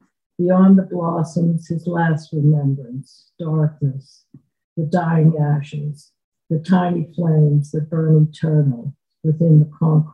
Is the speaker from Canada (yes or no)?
no; United States; Something that has bothered me a lot as an American Jew is the fact that many of my own people do not fully grasp or carry with them the horrible lessons of the Holocaust.